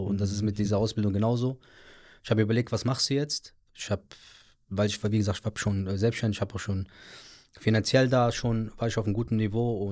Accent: Morocco; Wir sind aus dem Norden Marokkos. Wir sind seit Generationen Bauernfamilie.

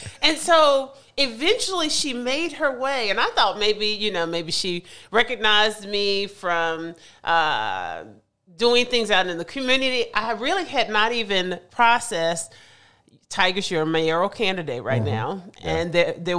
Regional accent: Greensboro, North Carolina, United States; So I'm from Greensboro, North Carolina, mm-hmm. and I had the great privilege of attending predominantly Black elementary, middle school, and high school.

